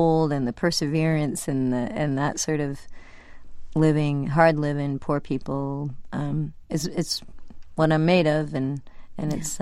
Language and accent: English; Old Town, Maine, United States; I grew up in Old Town, Maine, and the big city where my grandmother lived was Bangor, Maine.